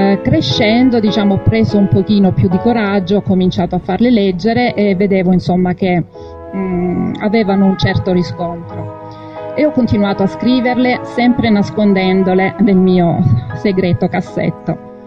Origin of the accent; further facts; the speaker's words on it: Apulia, Italy; Sono salentina, abito in un piccolo paesino a sud di Gallipoli, per cui vivo in un paese di mare, esattamente come questo